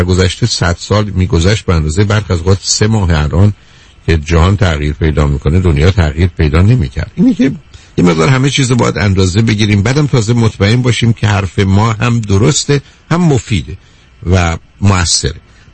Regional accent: Iran; من شما ایرانی هستیم، من شما مثلا آلمانی یا فرانسوی که نیستیم عزیز.

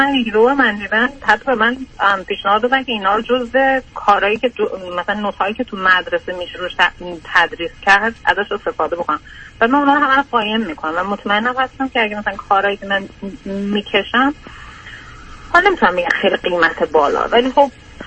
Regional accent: Iran; از ایران که من اومدم بیرون

